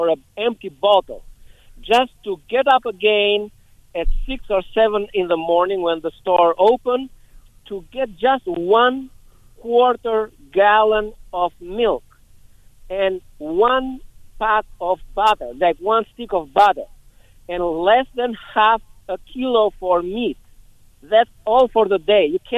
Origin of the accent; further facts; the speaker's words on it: Albania; English is a second language; moved away as an adult; now in Massachusetts, United States; I'm from Albania. I remember, I'm 55 now, 20 years in Massachusetts, legal immigrant.